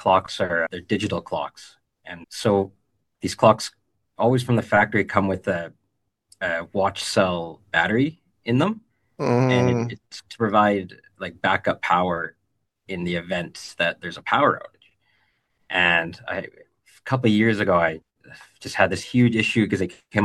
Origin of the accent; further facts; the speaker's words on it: Canada; Like, I'm from Canada and we have a pretty stable power grid